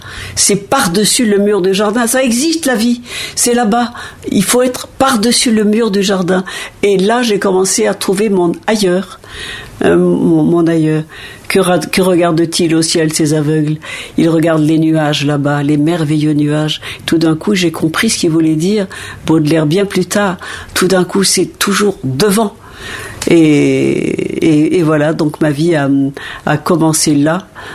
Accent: Lyon, Auvergne-Rhône-Alpes, France; je suis toute petite, je me cache derrière un fauteuil à Lyon pour l'écouter.

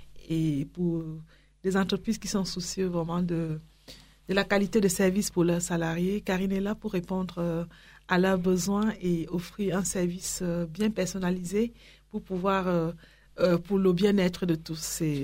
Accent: Saint-Germain-en-Laye, Île-de-France, France; vient de Saint-Germain-en-Laye, la ville royale

